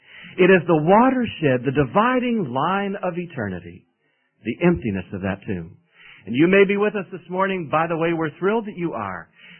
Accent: South Carolina, United States; Where are you from? We said, South Carolina.

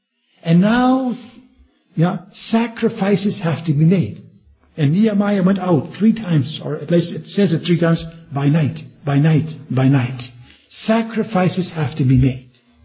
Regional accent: Netherlands; English is a second language; now in Belgium; I only have to open my mouth in Belgium, and they can hear by my accent, you know.

